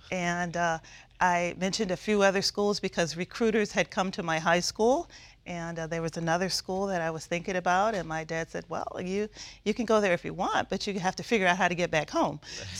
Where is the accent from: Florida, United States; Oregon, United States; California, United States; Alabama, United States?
Florida, United States; Amelia Island; born there; Well, I was born in Amelia Island, Florida. That's where my family is from.